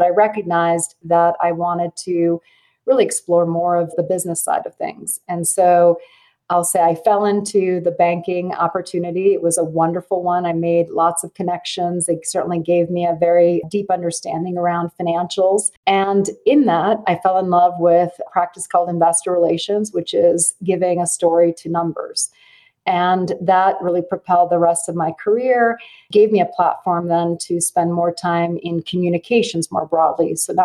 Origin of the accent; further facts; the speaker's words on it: Lugano, Ticino, Switzerland; born there; English is a second language; So yes, I was born in Lugano, Switzerland. And Lugano is a very small town in the Italian-speaking part of Switzerland. And it's very much Lake Country.